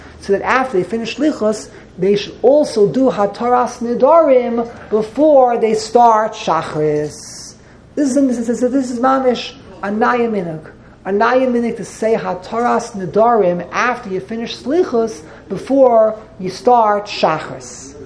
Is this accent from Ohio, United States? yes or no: no; Flatbush, New York, United States; that's how I remember it being done in my early days growing up in Flatbush.